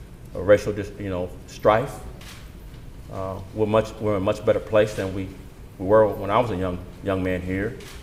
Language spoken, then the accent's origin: English; Dallas, Texas, United States; I grew up here in Texas. I'm third generation Dallasite.